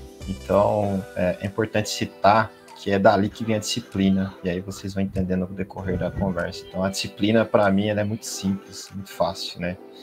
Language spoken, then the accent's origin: Portuguese; Pedreira, São Paulo, Brazil; E eu sou interior, né, cara? Moro aqui no interior, cidade minha tem 60 mil habitantes, sou de Pedreira